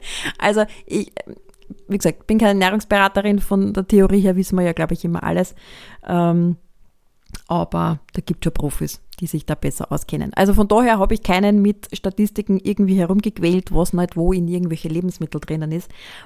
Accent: Lower Austria, Austria; Ich komme aus dem Weinviertel und von daher wissen wir, Weintrauben wachsen bei uns im September, Oktober.

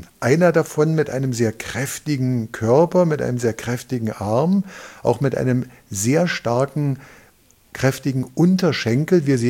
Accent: Germany; Der wird nicht ausgesprochen Correggio, wie wir das immer sagen als Deutsche

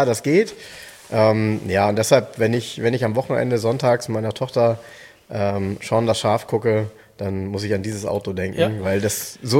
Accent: Soltau, Lower Saxony, Germany; weil sie ein Stück weit in meiner Kindheit sehr oft vorgekommen sind. Weißt du warum? Bei uns in Soltau.

